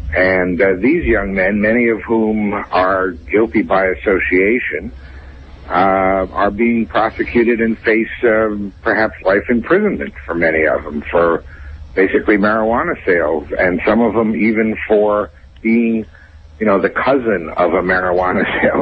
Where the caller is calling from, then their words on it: Syracuse, New York, United States; I'm talking from Syracuse, New York, and Syracuse, New York is a test market, has been for years.